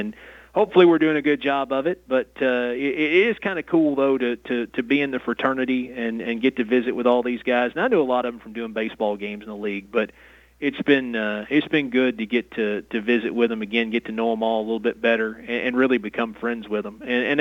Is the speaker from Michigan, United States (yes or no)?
no; Morristown, Tennessee, United States; Morristown.